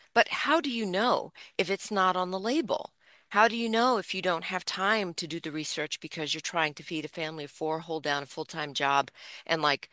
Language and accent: English; New York, United States; I grew up in New York my whole life. I was like, I can always come back. Let me see what's going on in California.